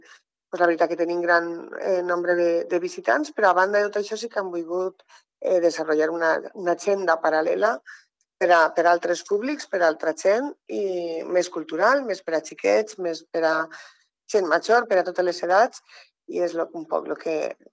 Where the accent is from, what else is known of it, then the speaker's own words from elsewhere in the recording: Burriana, Valencian Community, Spain; quan dius d'on eres de Borriana, ah, jo vaig estar un any